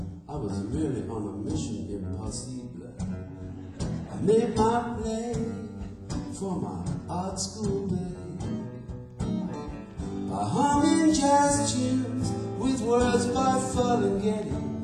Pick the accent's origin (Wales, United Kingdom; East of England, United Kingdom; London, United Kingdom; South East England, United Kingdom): London, United Kingdom; He came from South London. What's wrong with that? We came from North London.